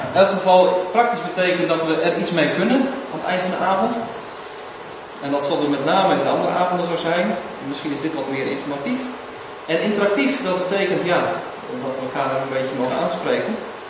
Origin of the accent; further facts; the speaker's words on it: Dordrecht, South Holland, Netherlands; born there; now in Kampen, Netherlands; Geboren in Dordrecht. Dat is niet heel ver van hier. Woonachtig in Kampen. Dat is iets verder van hier.